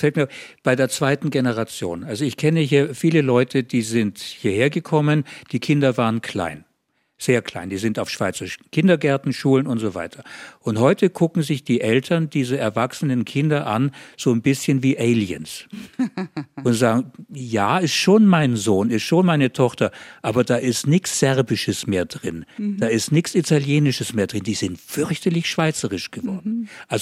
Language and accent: German; South Germany, Germany; now in Switzerland; ich bin auch Süddeutscher und von der Familie halber Österreicher.